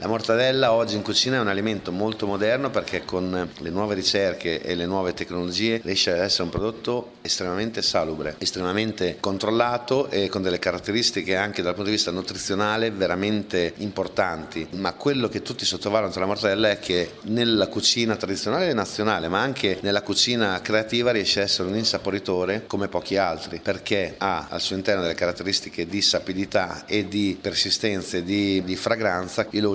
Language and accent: Italian; Bologna, Emilia-Romagna, Italy; io, in particolar modo da bolognese, ho sempre avuto a cuore il territorio in tutte le sue sfaccettature